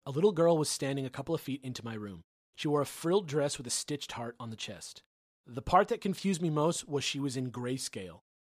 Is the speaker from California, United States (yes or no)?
yes; California, United States; I grew up in the Bay Area, about an hour south of San Francisco.